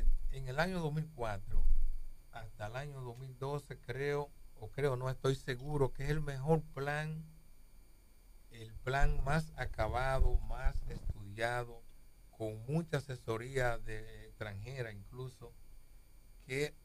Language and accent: Spanish; Dominican Republic; yo quisiera que la reforma funcione, porque yo soy dominicano, claro.